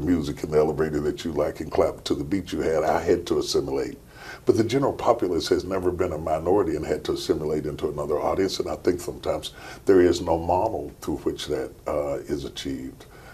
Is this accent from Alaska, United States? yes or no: no; West Virginia, United States; I grew up in West Virginia where there's 5% black, and I'm used to being involved with all types, whites and blacks and whoever came along my path.